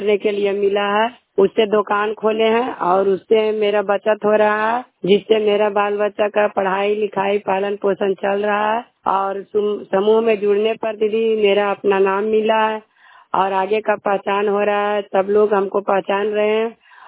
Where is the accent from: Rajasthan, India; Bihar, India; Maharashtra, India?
Bihar, India; Birsipur; और अथी के रहने वाले हैं, बिरसीपुर के रहने वाले हैं